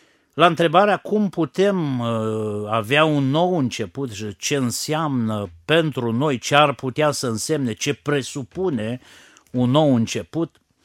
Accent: Romania; Noi, ca și români, ne-am născut creștini pentru că facem parte dintr-o țară creștină.

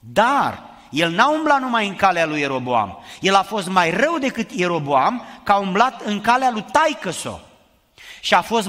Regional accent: Romania; born there; Dar luând de pildă țara noastră unde ne-am născut în România, exista o cultură foarte bine definită pentru că nu era mixată cu alte etnii.

